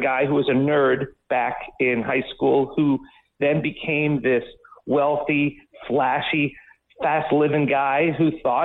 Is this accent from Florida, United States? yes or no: yes; Florida, United States; Well, I'm from South Florida